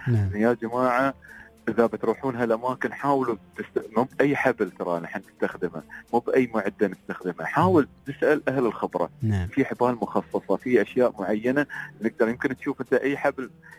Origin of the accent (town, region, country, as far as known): United Arab Emirates